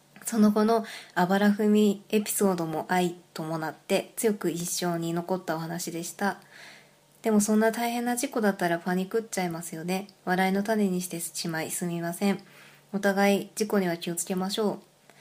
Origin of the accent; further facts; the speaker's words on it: Hokkaido, Japan; born there; 北海道生まれてよかったって思う、